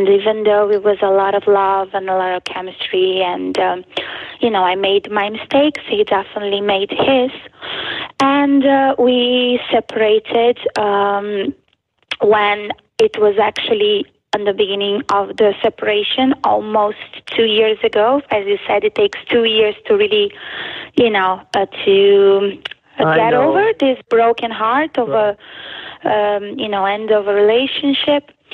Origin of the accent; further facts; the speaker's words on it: Brazil; I grew up in Brazil with an drug-addicted father, very abusive, and with a lovely mom